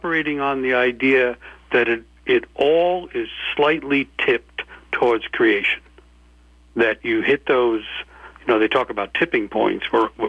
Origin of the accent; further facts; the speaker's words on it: New York, United States; I grew up in New York, so I watched Trump while I was growing up.